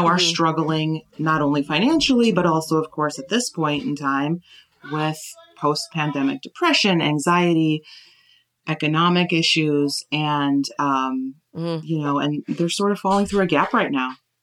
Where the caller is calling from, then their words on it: Warrior Run, Pennsylvania, United States; I'm joining you from my basement here we're in Warrior Run, Pennsylvania, which is not too far from Wilkes-Barre.